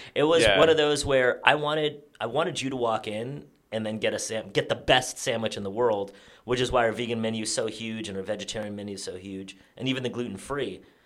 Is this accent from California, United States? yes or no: yes; San Francisco, California, United States; I'm from San Francisco, born and raised.